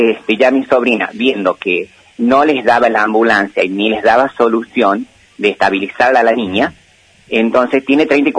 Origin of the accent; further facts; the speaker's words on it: Guandacol, La Rioja, Argentina; yo soy oriundo de Guandacol, nací allá, me crecí